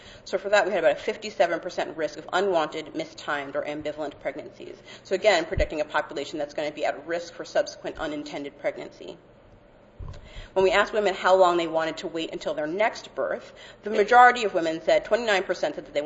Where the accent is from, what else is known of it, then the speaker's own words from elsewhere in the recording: New York, United States; I'm from New York, so bagels and BIALIs are very close to my heart, so that's what I knew.